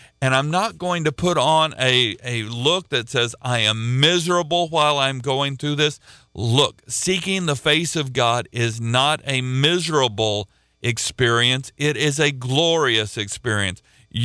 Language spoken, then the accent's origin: English; Oklahoma, United States; And I'm from Oklahoma. I root for the University of Oklahoma.